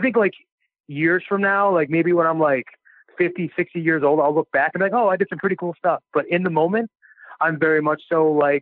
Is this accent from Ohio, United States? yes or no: yes; Cleveland, Ohio, United States